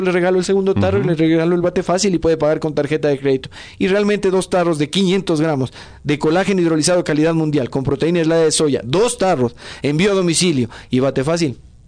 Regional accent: Ecuador; Quito y todo el Ecuador, mis queridos coterráneos, mi tierra

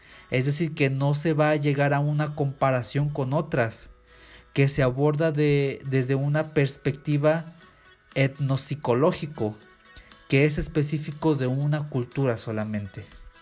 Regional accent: Mexico; somos mexicanos

